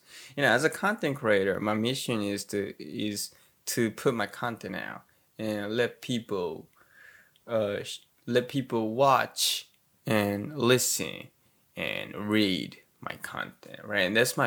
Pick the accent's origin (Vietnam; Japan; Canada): Japan; first language ja; English is a second language; Japanese is my native tongue, so yeah, that's the reason why I've been doing this, my podcast in Japanese entirely.